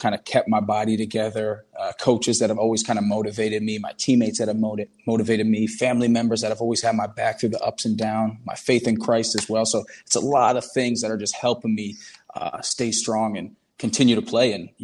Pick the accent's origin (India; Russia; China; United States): United States; Minnesota; also born or lived in Hamilton, Canada / England / Portugal; we kind of moved around a lot, moved to England, then moved to Portugal. Then from fourth grade on, I grew up in Minnesota in the U.S.